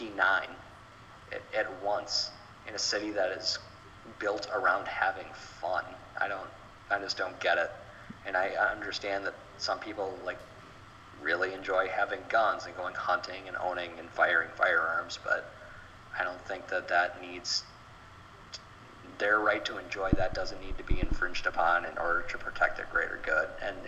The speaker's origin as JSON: {"language": "English", "region": "Wisconsin", "country": "United States", "said": "I mean, God, we're all from Wisconsin. We all know people that love hunting"}